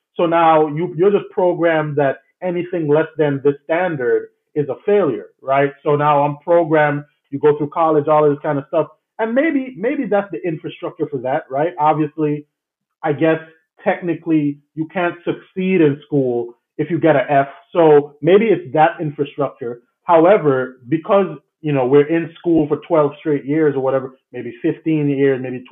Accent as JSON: {"language": "English", "country": "U.S. Virgin Islands", "tie": "born or raised there", "said": "growing up in the Virgin Islands, there was this, and Tim Duncan was our hero."}